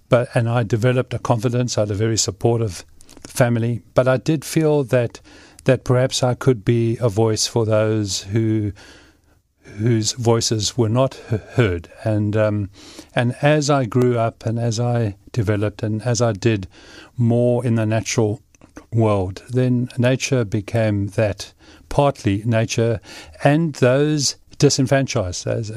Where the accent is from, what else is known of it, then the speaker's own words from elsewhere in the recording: Cape Town, Western Cape, South Africa; I grew up in Cape Town and came from a family that was fairly active.